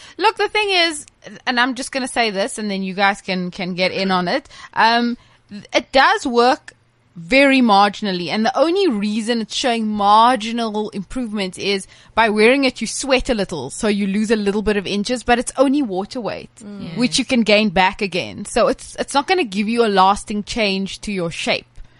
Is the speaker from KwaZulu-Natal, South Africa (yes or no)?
no; Cape Town, Western Cape, South Africa; And especially where I'm from Cape Town, completely European.